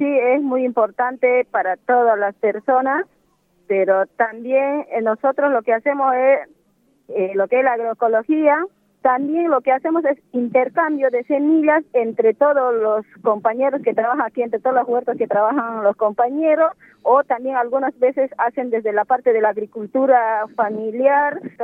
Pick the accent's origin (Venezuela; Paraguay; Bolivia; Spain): Bolivia; now in Argentina; yo soy boliviana, yo hace 12 años estoy aquí en Argentina